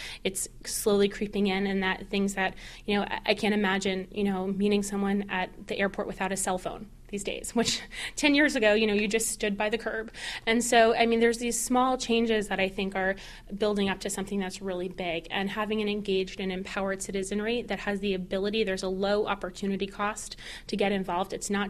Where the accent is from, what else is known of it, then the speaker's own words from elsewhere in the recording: Boca Raton, Florida, United States; For instance, my hometown is Boca Raton, Florida, and my local Obama group this weekend had a canvas on the beach.